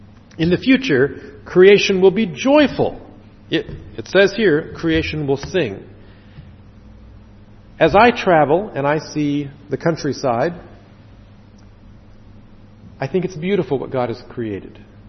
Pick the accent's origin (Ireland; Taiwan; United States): Taiwan; I grew up in Taiwan. We have plenty of rain.